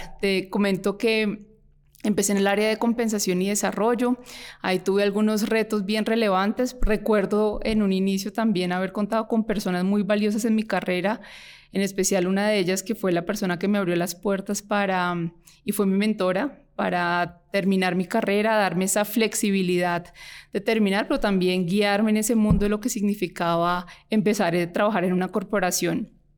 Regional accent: Colombia; creo que mi acento me delata. Soy colombiana.

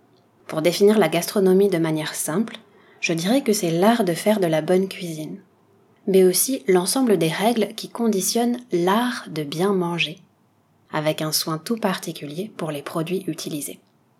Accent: Nouvelle-Aquitaine, France; ma région d'origine, le Pays Basque. C'est un coin de France où la tradition et la cuisine locale occupent une place très spéciale.

